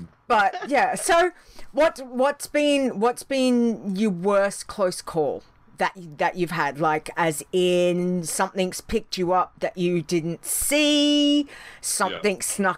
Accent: Australia; you're like me, we're Australian.

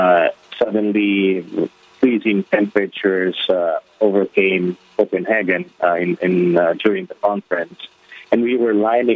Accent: Philippines; since I'm from the Philippines, we like warm food.

